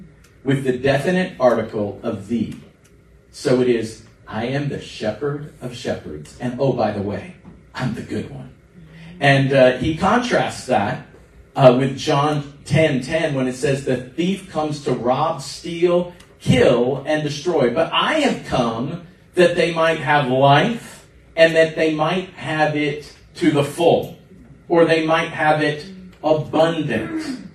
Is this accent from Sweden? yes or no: no; United States; now in British Virgin Islands; I'm an American. I'm here on a visa, and I'm hoping that everything's okay.